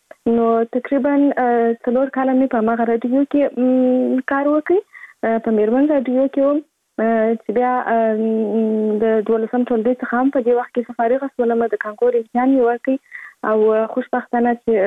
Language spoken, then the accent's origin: Pashto; Kandahar, Afghanistan; زه په کندهار ولایت کې زیږیدلې یم، او اوس په فعال هم په کندهار ولایت کې اوسېږم.